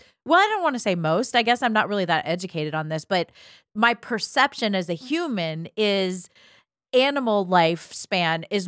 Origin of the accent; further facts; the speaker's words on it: Ohio, United States; But I grew up in Ohio, so like goats, chickens, farm animals I wasn't really into because they were just everywhere, you know?